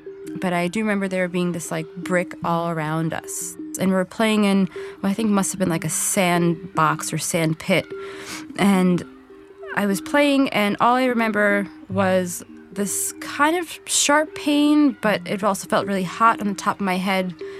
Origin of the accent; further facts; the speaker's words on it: Flushing, New York, United States; I grew up in Flushing in Queens. It's a really super, super diverse community, a very residential. It's like as suburban as you can get in a borough.